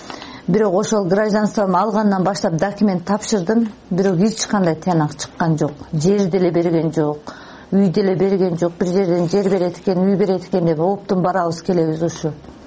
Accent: Tajikistan; now in Kyrgyzstan; Биз Тажикстандан келдик. Келгенде кыйынчылык аябай эле болду. Бир иштеген жерлерде да тажик деп, мен өзү кыргызмын, бирок тажик деп ошондой лакам коюшуп ушундай.

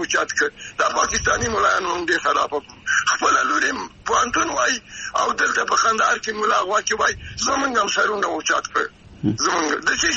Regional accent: Afghanistan; نو دوی بعد چې زه افغان یم نارینه

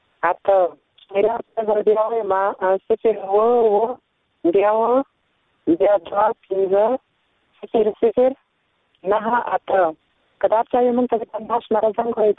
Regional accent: Nangarhar, Afghanistan; د ننګرهار ولایت څخه.

